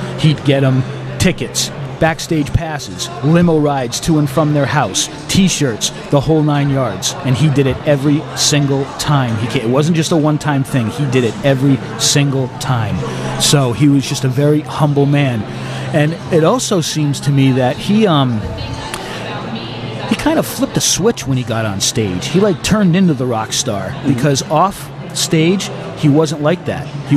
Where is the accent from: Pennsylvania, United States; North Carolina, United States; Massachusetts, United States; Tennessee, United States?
Massachusetts, United States; Boston; saw that I'm from Boston, and she thought I was a candidate.